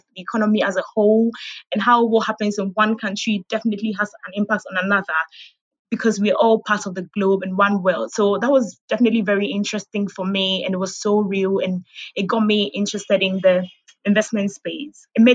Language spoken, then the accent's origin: English; Ghana; I grew up in Ghana. I was raised pretty much from my dad. So I did all my schooling in Ghana.